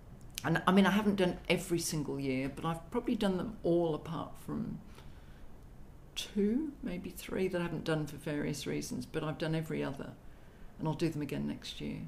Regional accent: England, United Kingdom; growing up in England, I think I've got a real affinity for a lot of the English playwrights

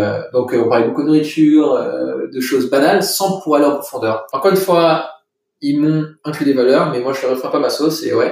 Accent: Paris, Île-de-France, France; Moi, sur mes 18 ans, j'ai grandi à Paris, donc très parisien déjà, très multiculturel.

